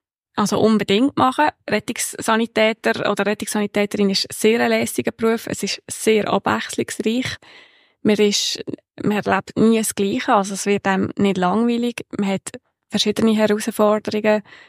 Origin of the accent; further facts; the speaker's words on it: Aargau, Switzerland; Und zwar im Aargau ist der grösste natürlich, dort, wo ich aufgewachsen bin.